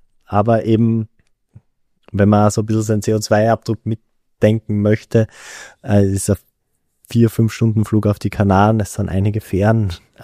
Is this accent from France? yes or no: no; Graz, Styria, Austria; Jetzt als Grazer war natürlich Start in Ljubljana